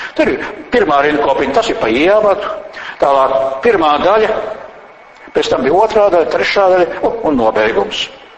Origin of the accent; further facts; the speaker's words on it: Valka Municipality, Latvia; tas ir manā dzimtajā pusē, tas ir ceļš netālu no Valkas braucot uz Smilteni